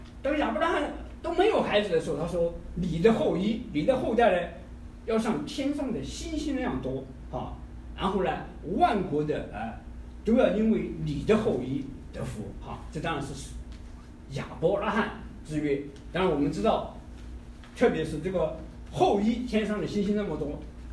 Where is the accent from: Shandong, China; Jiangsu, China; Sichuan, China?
Sichuan, China; accent: Sichuanese; now in United States; 我们一路上呢就说了很多四川话，我们都说加说四川话啊